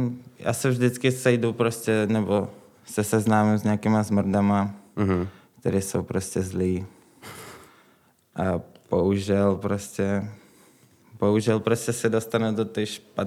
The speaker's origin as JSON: {"language": "Czech", "country": "Russia", "tie": "born or raised there", "moved": "yes", "lives_now": "Czech Republic", "said": "Přijel jsem sem s rodičema, no. Narodil jsem se v Rusku. Tam jsem nějakou dobu bydlel"}